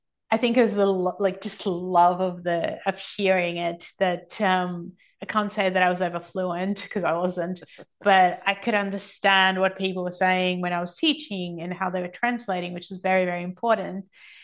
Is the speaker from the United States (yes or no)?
no; Belarus; born there; English is a second language; I was born in Belarus, so he ended up learning Russian, and we did have Belarusian, but at that time everybody spoke Russian